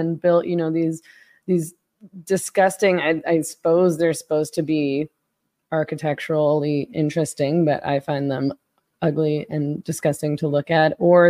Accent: Vancouver, British Columbia, Canada

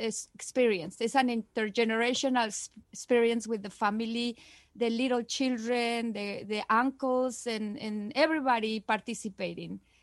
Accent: Mexico City, Mexico; The most important thing for me about the Mexican Christmas is gathering with your whole family.

